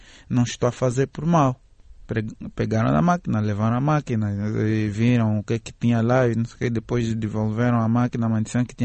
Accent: Angola; nós vivemos cá, somos angolanos

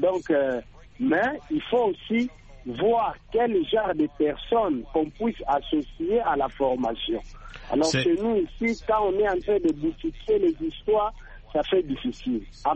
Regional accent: DR Congo; chez moi, en RDC, un pays continent.

